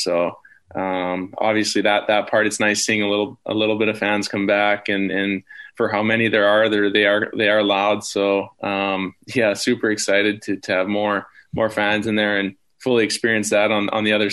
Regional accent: Edmonton, Alberta, Canada; And I picked Edmonton, not just because it was my hometown, but I thought it was a great opportunity for me to play right away, which was important for me.

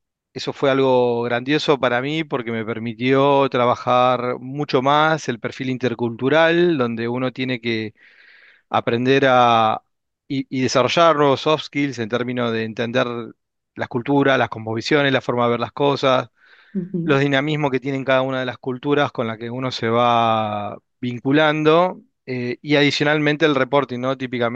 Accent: Patagonia, Argentina; primeros 3 años fueron en una oficina técnica que tenía Siemens en Neuquén, en el sur, en la Patagonia. De hecho, soy patagónico.

